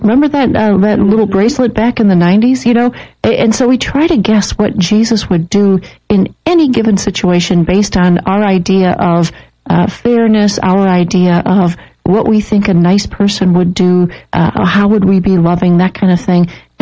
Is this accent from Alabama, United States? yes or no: no; Minnesota, United States; moved away; I grew up in Minnesota and moved away.